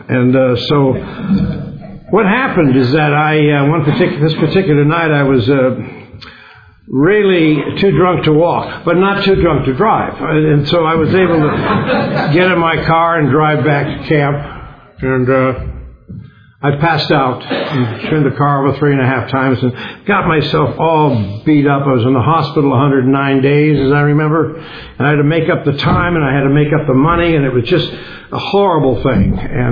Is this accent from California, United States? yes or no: yes; Los Angeles, California, United States; I grew up in West Los Angeles, went to St. Paul the Apostle Grammar School